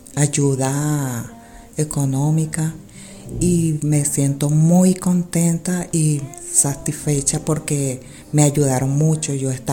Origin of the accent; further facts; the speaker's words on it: Venezuela; now in Granada, Spain; llegué aquí a España, vengo de Venezuela